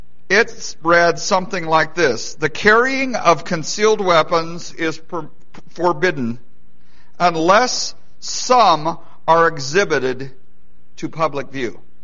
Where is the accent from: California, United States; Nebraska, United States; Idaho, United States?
Idaho, United States; As a kid growing up in Idaho, one of my favorite stupid laws was the law that if you rode a horse into town, you either had to plug it or put diapers on it.